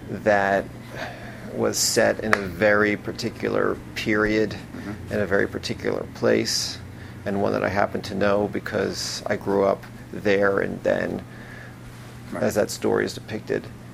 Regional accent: Mamaroneck, New York, United States; I grew up in Mamaroneck. You could ride your... It's the same deal. It's the New Haven line. I could ride my bike there.

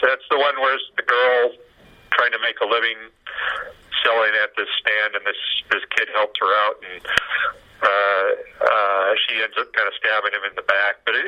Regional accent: Kent, Washington, United States; I grew up in Kent, Washington, which is a suburb of Seattle.

